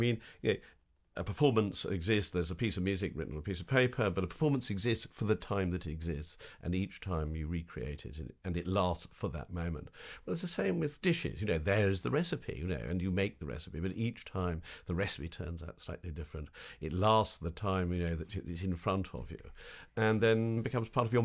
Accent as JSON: {"language": "English", "region": "South East England", "country": "United Kingdom", "tie": "born or raised there", "said": "I grew up in Berkshire. I always thought that I grew up in the countryside, although my late mother always said, \"Nonsense, darling, it was suburbia.\""}